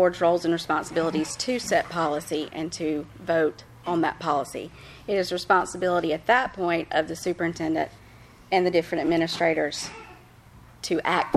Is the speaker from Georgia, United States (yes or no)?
yes; Georgia, United States; I'm a lifetime resident of White County, a product of White County school systems.